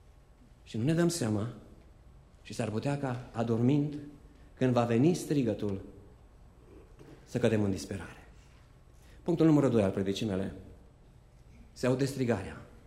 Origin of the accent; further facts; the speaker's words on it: Romania; mai ales cei care suntem din România și am crescut în România